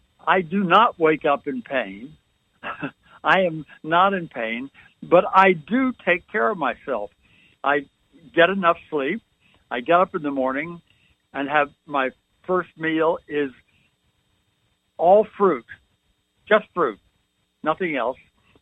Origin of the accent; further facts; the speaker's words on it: Coral Gables, Florida, United States; also born or lived in New York; although I grew up in Coral Gables, Florida, before air conditioning.